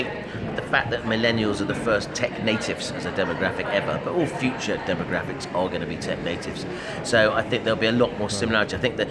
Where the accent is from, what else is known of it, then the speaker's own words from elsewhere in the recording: London, United Kingdom; now in Portugal; I live in Portugal, and ooh, I'm from London originally.